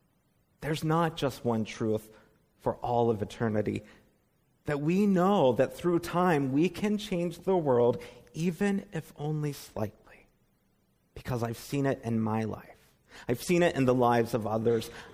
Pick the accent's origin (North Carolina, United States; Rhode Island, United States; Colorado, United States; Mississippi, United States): North Carolina, United States; I would explain, well, I'm from North Carolina. I don't think you know my people.